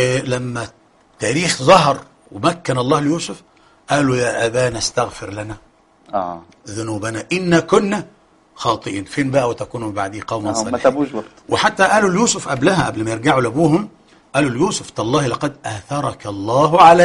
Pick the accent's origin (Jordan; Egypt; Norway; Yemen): Egypt; وغير ذلك يعني حاجة بقى أنا بقولها لأهلي أهل مصر.